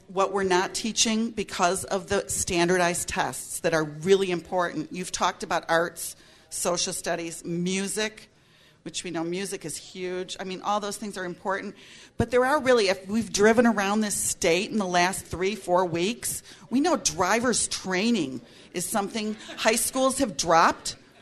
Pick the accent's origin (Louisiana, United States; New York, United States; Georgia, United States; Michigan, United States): Michigan, United States; Ypsilanti; Excuse me, I'm from Ypsilanti, Michigan.